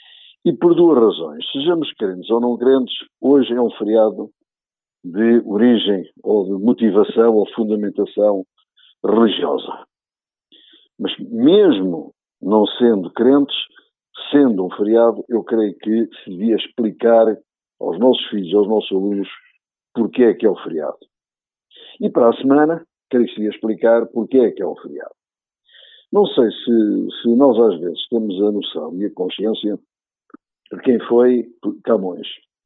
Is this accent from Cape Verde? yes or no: no; Portugal; para que eles percebam que somos portugueses, apesar de vivermos na Europa, no mundo global, mas somos portugueses